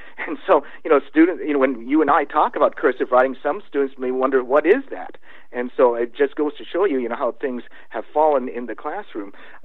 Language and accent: English; California, United States; using my home state of California as an example, we're supposed to have so-called accountability control programs here in our state